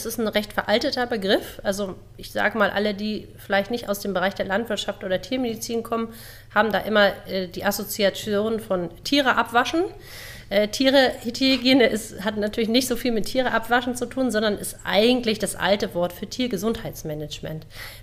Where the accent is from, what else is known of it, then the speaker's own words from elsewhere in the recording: Schleswig-Holstein, Germany; also born or lived in Essen; ich bin in Essen im Ruhrgebiet geboren worden, bin aber dann kein Stadtkind geworden, sondern als Kleinkind von meinen Eltern aufs Land nach Schleswig-Holstein verpflanzt worden, wo ich dann groß geworden bin. Und nach dem Abitur bin ich dann nach Berlin gegangen